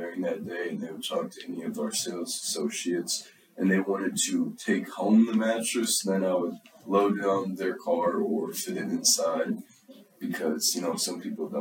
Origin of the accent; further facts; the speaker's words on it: Cleveland, Ohio, United States; Well, I grew up in the Cleveland area. My family, they're a little scattered around, but they're all in Northeast Ohio, so not too far.